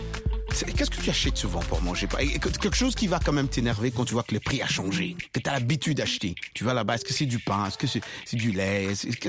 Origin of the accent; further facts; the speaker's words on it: Cameroon; ici chez nous au Cameroun, hein, surtout à l'ouest